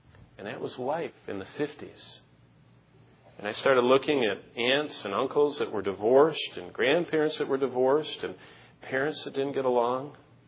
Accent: Michigan, United States; I think about growing up in Michigan as a child. I had one of those idyllic childhood times. I lived by a lake with my parents.

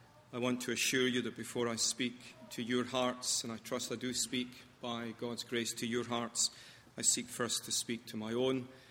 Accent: Glasgow, Scotland, United Kingdom; And being a Glaswegian, that just about was the pits.

